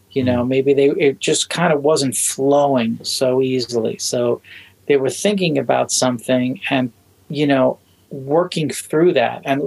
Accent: New York City, New York, United States; I was born in Brooklyn, and I was did my teens in, you know, Staten Island, but I always had access to Manhattan.

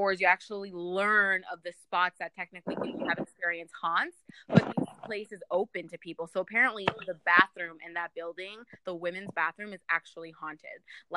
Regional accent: Orlando, Florida, United States; here I am growing up in Orlando and I actually didn't even know the history of the buildings or even the railroad

